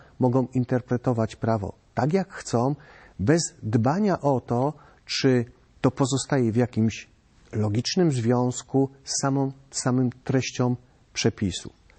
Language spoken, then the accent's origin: Polish; Kraków, Lesser Poland, Poland; na przykład my tutaj jesteśmy z Krakowa